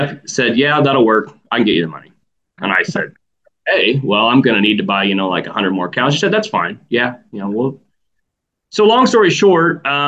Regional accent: Lancaster, United States; I was born in Lancaster, which is just a small town north of here, probably 7-8 miles away. My dad was a county sheriff for 20 years. I grew up in town.

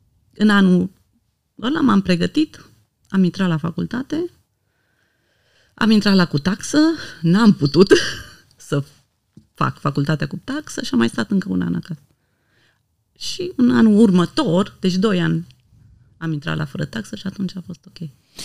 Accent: Gorj County, Romania; eu sunt deloc din Oltenia, din Gorj.

